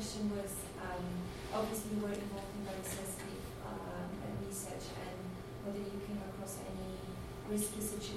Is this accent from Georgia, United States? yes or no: no; California, United States; So I'm from California. I'm studying abroad here at ALC.